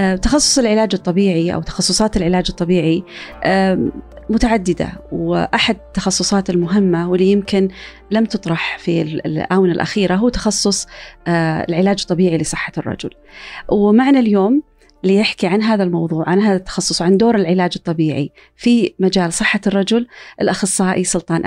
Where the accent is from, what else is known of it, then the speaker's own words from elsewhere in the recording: Saudi Arabia; فما بالك عندنا في السعودية